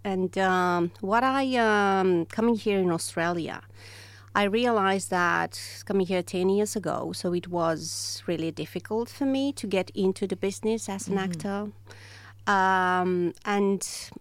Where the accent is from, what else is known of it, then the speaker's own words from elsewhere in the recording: Romania; English is a second language; in Romania, where I'm from